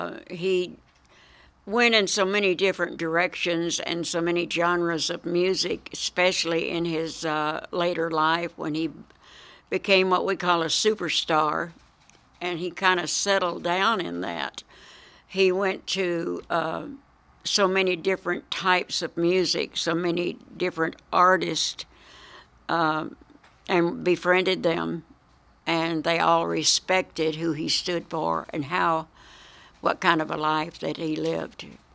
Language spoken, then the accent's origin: English; Dias, Arkansas, United States; I grew up at the home in Dias. I was born in the Dias Hospital, for goodness sakes.